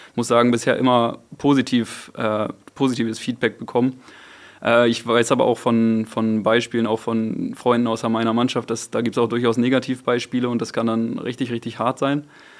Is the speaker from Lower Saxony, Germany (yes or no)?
yes; Lower Saxony, Germany; also da, wo ich groß geworden bin, in der Nähe von Lüneburg